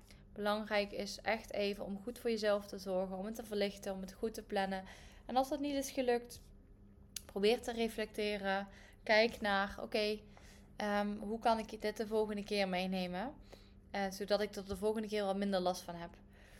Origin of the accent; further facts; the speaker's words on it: Heythuysen, Limburg, Netherlands; bij de Primera in Heithuizen, waar ik vandaan kom.